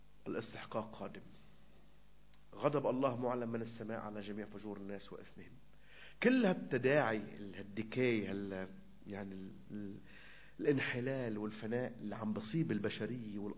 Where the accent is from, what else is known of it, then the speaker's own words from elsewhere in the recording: Lebanon; نحن ناس لبنانية عايشين هون